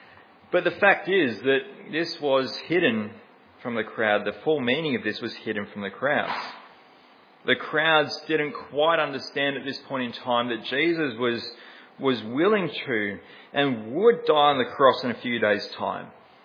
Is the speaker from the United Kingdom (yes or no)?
no; Australia; And as an Australian, I tend to struggle when somebody tells me to be aware.